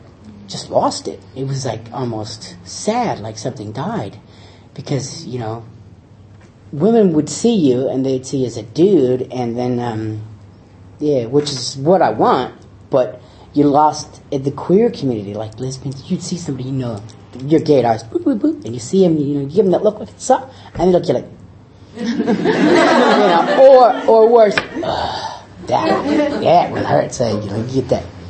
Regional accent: United States; I'm American, so sorry about that.

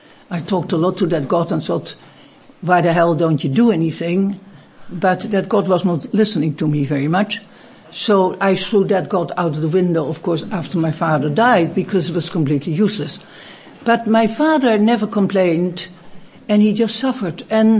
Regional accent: Netherlands; English is a second language; I was born before the war, and you probably hear my accent and my name. I come from Holland.

